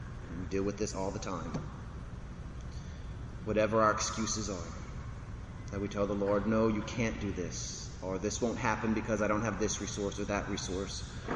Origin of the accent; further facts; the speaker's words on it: Ville Platte, Louisiana, United States; I'm from Villeplatte, we're all crazy.